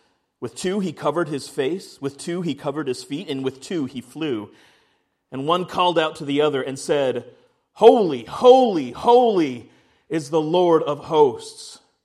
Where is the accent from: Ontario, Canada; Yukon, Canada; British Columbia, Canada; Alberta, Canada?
Ontario, Canada; I grew up in Canada, near Toronto, southern part of Ontario. I grew up about 30 minutes away from a place called Niagara Falls.